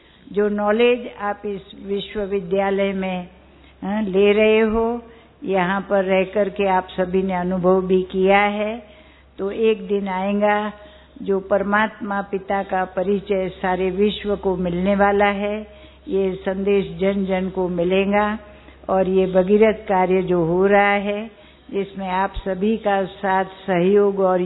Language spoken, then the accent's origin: Hindi; Gujarat, India; तो हम गुजरात से आए हैं, गुजरात में रहते हैं